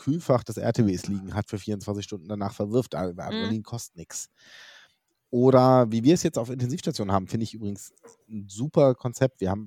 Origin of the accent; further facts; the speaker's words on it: Lower Saxony, Germany; als Niedersachse